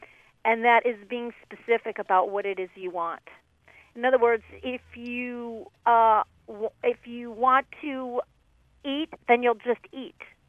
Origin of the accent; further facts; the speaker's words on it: New York, United States; And I grew up in New York, and so I would listen to the radio.